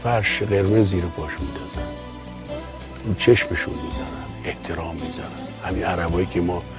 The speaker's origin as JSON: {"language": "Persian", "country": "Iran", "moved": "yes", "said": "حالا سنم خیلی بالاست، قبل از اینکه همه چی تموم بشه سن، بتونم ایران برم و تو وطنم باشم."}